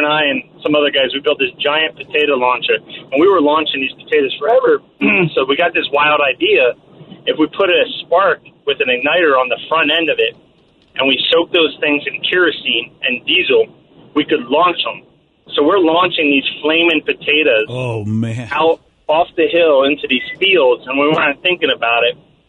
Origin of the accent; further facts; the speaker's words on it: New Jersey, United States; born there; also born or lived in Poconos, Pennsylvania; I was born in Jersey, but in high school, my parents moved us to the Poconos in northern Pennsylvania.